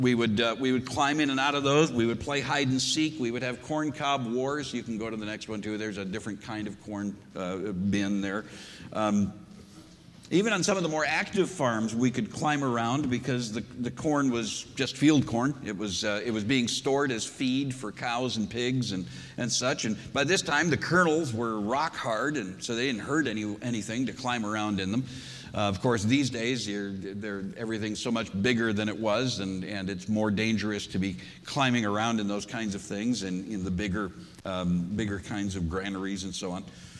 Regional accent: Minnesota, United States; when I was growing up in Minnesota, we lived in a semi-rural area, and there were a lot of old small family farms

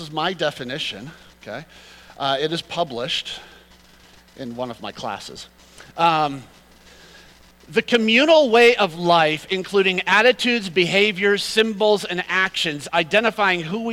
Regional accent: United States; I'm also an American, which has a significant cultural filter associated with it.

